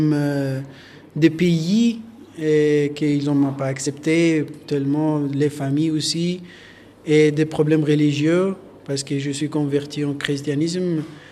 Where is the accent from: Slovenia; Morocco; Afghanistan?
Afghanistan; French is a second language; now in France; que je me sens directement en danger en Afghanistan. Du coup, je suis parti d'Afghanistan.